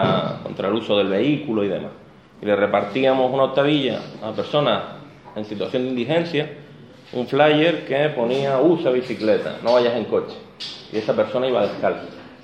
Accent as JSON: {"language": "Spanish", "region": "Canary Islands", "country": "Spain", "accent": "Canarian", "said": "Si el acento mío se les atraganta un poco, porque tengo un acento canario cerrado, pues me preguntan también sin problema."}